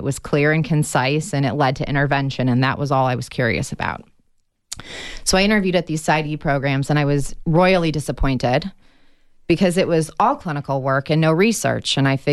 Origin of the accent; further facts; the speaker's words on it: Michigan, United States; I'm from Michigan, so what I consider the real Midwest, East Coast Midwest.